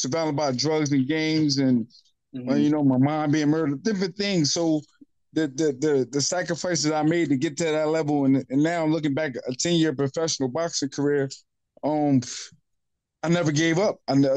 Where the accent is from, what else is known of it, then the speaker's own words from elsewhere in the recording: New Jersey, United States; I'm not from Connecticut. I'm a New Jersey guy.